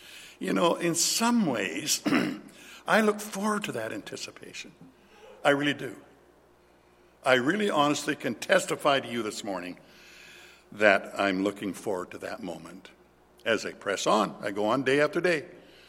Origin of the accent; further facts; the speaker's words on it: Paradise Hill, Saskatchewan, Canada; born there; I was born in Paradise Hill in northern Saskatchewan